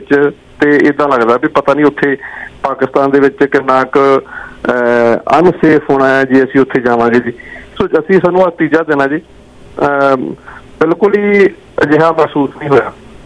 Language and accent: Punjabi; Kapurthala, Punjab, India; ਮੈਂ ਕਪੂਰਥਲੇ ਤੋਂ ਹਾਂ, ਉਹ ਕਹਿੰਦੇ ਵੀ ਅਸੀਂ ਜਲੰਧਰ, ਮੇਰੀ ਪੈਦਾਇਸ਼ ਜਿਹੜੀ ਆ ਉਹ ਜਲੰਧਰ ਦੀ ਆ, ਸਾਡੇ ਬਜ਼ੁਰਗ ਉੱਥੋਂ ਇੱਥੇ ਆਏ ਹੋਏ ਨੇ।